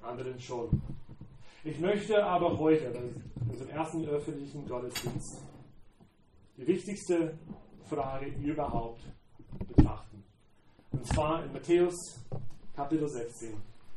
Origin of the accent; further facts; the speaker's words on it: South Carolina, United States; German is a second language; now in Eckental, Germany; Ich, wie ihr merkt, bin ich keine Deutsche. Ich bin in den USA aufgewachsen und in Südoststaaten in South Carolina. Es ist ganz warm in South Carolina, vor allem in so dieser Zeit im Jahr.